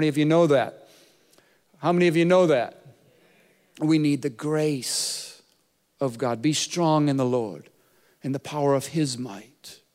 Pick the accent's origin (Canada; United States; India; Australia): United States; Minnesota; also born or lived in Costa Rica; I'm originally from Minnesota. And I used to play high school football. We played nine-man football for a few years.